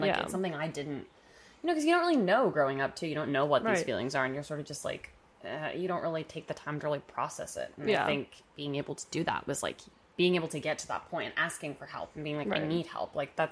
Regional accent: New York, United States; Well, I'm from New York. I grew up here. I've had a lot of experience in growing up in a really chaotic city.

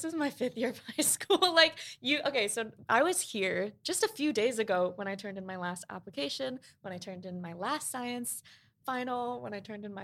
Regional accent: Queens, New York, United States; Like we grew up in Queens. I was only allowed to stay in Queens.

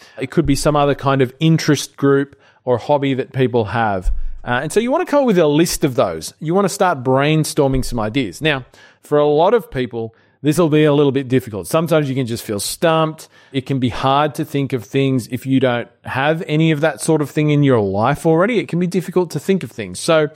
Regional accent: Australia; You can tell by my accent, however, that I am Australian.

